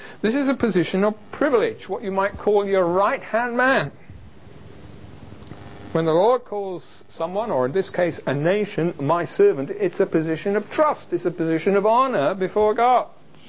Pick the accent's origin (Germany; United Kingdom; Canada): United Kingdom; and being British we moan about the weather